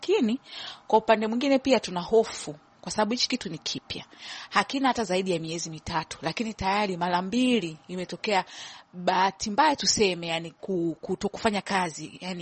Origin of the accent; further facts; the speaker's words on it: Tanzania; Mimi kama Mtanzania, maoni yangu ni kwanza